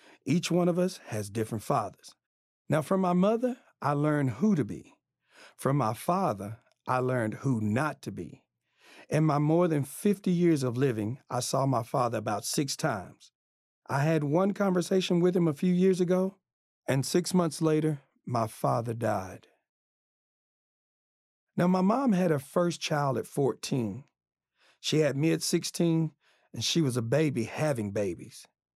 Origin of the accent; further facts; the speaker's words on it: Lubbock, Texas, United States; born there; I was born in Lubbock, Texas, to an incredible, resilient woman. … not only was the rock of our family